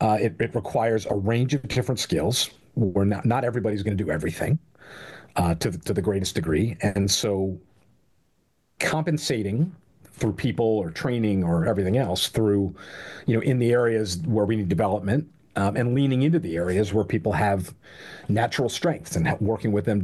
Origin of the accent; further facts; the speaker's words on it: Philadelphia, Pennsylvania, United States; I am from the Mount Airy section of Philadelphia, Northwest Philadelphia, and I'm an only child.